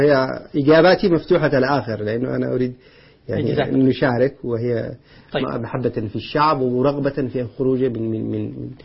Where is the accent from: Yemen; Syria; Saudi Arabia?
Yemen; كل واحد يعني يعبي من كيسه على ما يقول عندنا في اليمن